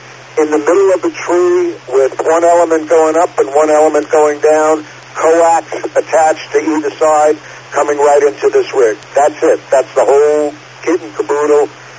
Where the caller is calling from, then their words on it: Riverhead, New York, United States; I'm transmitting from Riverhead and hitting Selden.